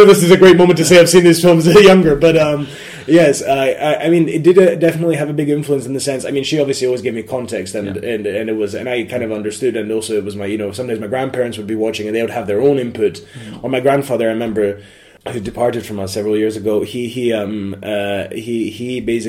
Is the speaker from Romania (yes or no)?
no; Belgrade, Serbia; English is a second language; So and I was growing up in Belgrade, and then we had also the country was still, I mean, it was still connected to Serbia and Montenegro